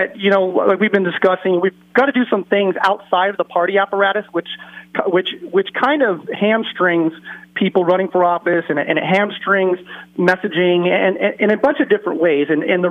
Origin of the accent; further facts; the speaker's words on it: Nevada, United States; You know, I was born and raised here in Nevada. I've been involved in politics for 23 years.